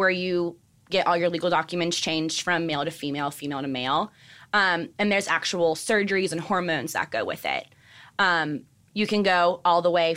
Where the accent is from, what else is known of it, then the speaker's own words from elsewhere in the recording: Louisiana, United States; Where I'm from Louisiana, and it's a little bit harder.